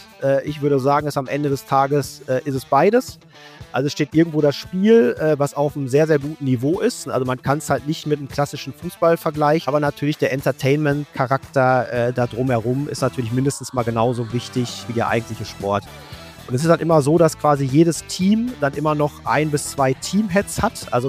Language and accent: German; Bochum, North Rhine-Westphalia, Germany; born there; ich bin mittlerweile 46 Jahre alt, komme gebürtig aus Bochum, habe damals an der Ruhr-Universität Sportwissenschaften studiert